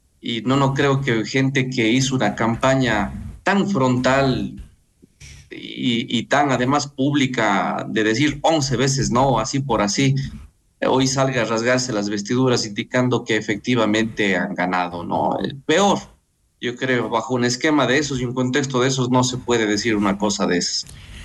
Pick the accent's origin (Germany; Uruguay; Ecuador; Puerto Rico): Ecuador; y lo hablo como un ecuatoriano más, es el pueblo, es el país como tal.